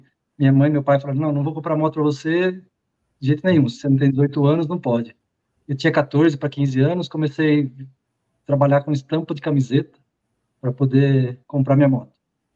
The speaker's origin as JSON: {"language": "Portuguese", "town": "Barra Bonita", "region": "São Paulo", "country": "Brazil", "tie": "born there", "said": "às vezes saía uma foto de capa do jornal da cidade que eu morava, de Barra Bonita, onde eu nasci."}